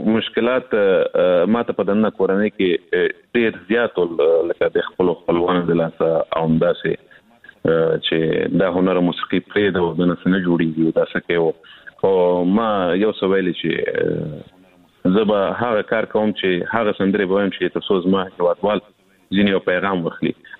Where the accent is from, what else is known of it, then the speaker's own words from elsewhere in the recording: Afghanistan; زما هیواد ګران افغانستان ټول ماته یو رنګ دی. زه دا نو یم چې زه د کوم سیمې یم کوم منطقې یم زه افغان یم